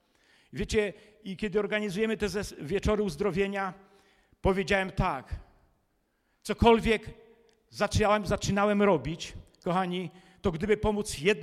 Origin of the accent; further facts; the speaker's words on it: Warmian-Masurian Voivodeship, Poland; ja pochodzę z Mazur.